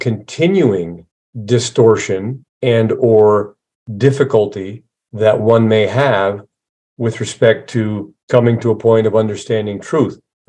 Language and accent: English; Swanton, Vermont, United States; I grew up in the Blessed Nativity Church in the little town of Swanton, Vermont, just a beautiful, gorgeous church that was so impressive when you walked in with the art